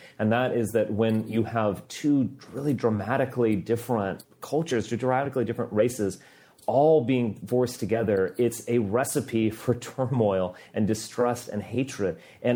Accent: Texas, United States; also born or lived in Massachusetts, United States; I'm a European person. I'm part of this great story of Europe and our history. I was born in Massachusetts. I grew up in Texas.

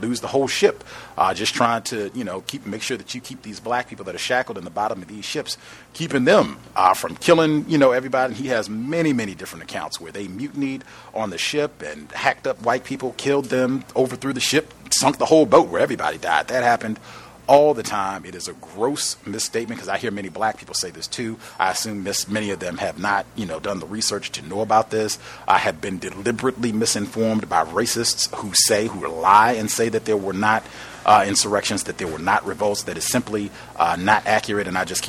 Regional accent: Virginia, United States; That's how they made their bank in my home state, the good old Dominion.

